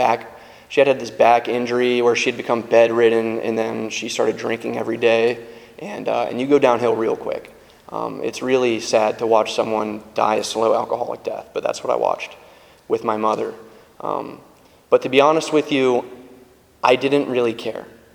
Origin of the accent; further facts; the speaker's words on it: Virginia Beach, Virginia, United States; now in Tampa, United States; I'm not from Tampa. I have accepted that I've been here long enough that I'm a Floridian. But I'm from Virginia. I'm from Virginia Beach. That's where I grew up.